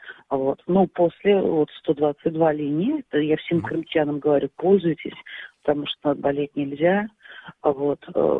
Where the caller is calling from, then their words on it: Simferopol, Crimea, Ukraine; Я звоню из Симферополя, я гражданка Украины